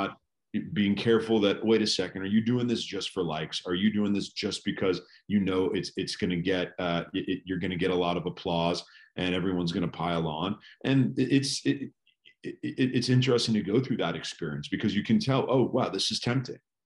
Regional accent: California, United States; California is my home state, but my family's from New York, and those are the two states that I most associate myself with.

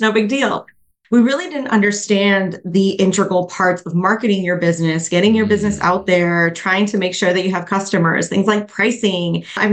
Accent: Milwaukee, Wisconsin, United States; I was born and raised actually in Milwaukee, Wisconsin. And, you know, coming from the Midwest

